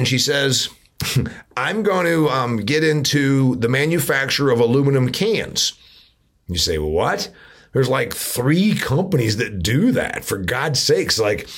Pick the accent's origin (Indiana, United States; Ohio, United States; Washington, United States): Indiana, United States; My home state of Indiana, since I just mentioned it, was home to 100 manufacturers of automobiles about a century ago.